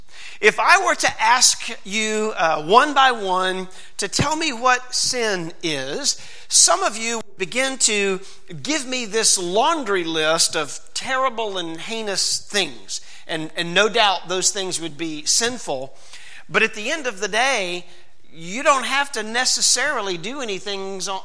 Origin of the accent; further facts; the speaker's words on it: Tennessee, United States; now in Georgia, United States; I was born and raised in Tennessee, actually. I spent a little time in Florida. And then my wife and I have been in Georgia for, like I said, for the last 26 years.